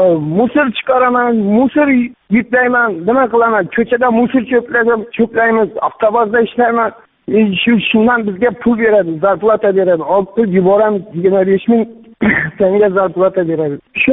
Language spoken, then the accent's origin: Uzbek; Karakalpakstan, Uzbekistan; Qoraqalpog'istondanman, bankdan pul yubordim uyga.